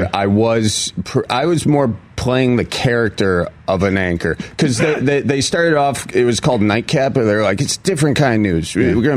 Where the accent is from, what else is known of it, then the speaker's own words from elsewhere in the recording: Wisconsin, United States; accent: Wisconsin; They said I couldn't do voiceovers at one place because I had a Wisconsin accent.